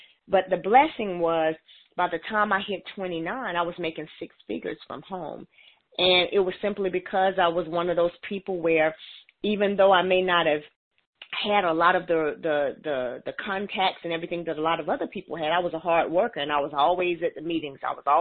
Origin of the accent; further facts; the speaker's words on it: Alabama, United States; moved away; I was living in Atlanta, Georgia at the time. I moved there from Alabama, which is where I'm originally from.